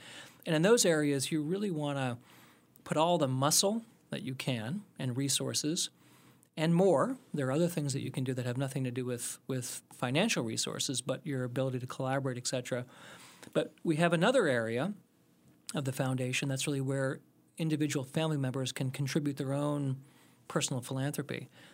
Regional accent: Ohio, United States; also born or lived in Iowa / Boston; I was born in Iowa and grew up in Ohio. So I'm a Midwestern guy.

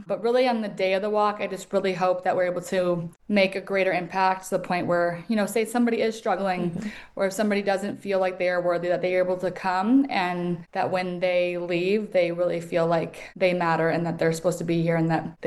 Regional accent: Elgin, Illinois, United States; also born or lived in New York City, United States; I'm originally from Elgin, Illinois, so it's about 3 hours north. I went to school in New York City and then got married and moved here with my husband

